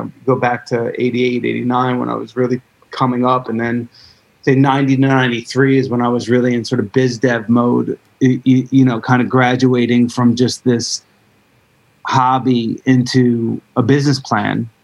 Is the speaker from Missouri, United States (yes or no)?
no; New Jersey, United States; I grew up on Polo and, Timberland and would shop at like Dr. J's on Market Street in Newark, or like a VIM, or, you know, like there was a place in Lakewood called Junkies.